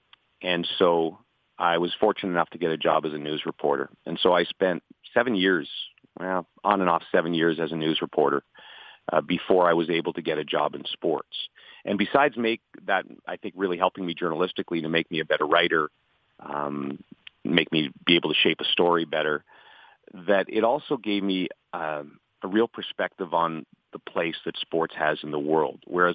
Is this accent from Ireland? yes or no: no; Ottawa, Ontario, Canada; also born or lived in British Columbia; now in Toronto, Canada; I grew up mostly in Ottawa and BC